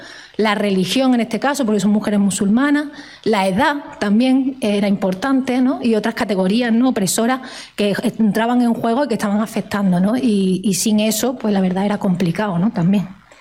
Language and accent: Spanish; Andalusia, Spain; now in Vitoria, Spain; No era lo mismo ser andaluza aquí en Vitoria que ser andaluza en el Poniente. Mi clase, ¿no?, como de clase obrera, ¿no?, vengo de clase obrera, ¿no?, de un barrio obrero, de una familia obrera.